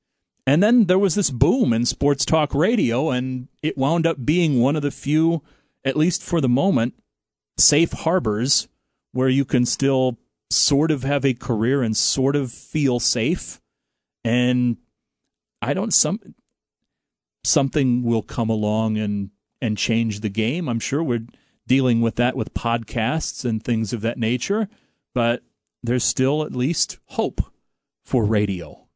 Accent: Quad Cities, United States; I grew up in the Quad Cities area

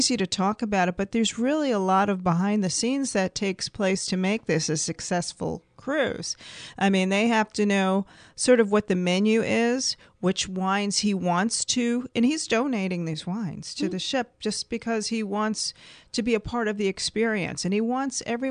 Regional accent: New York, United States; I'm born and raised in New York and New Yorkers are very tenacious.

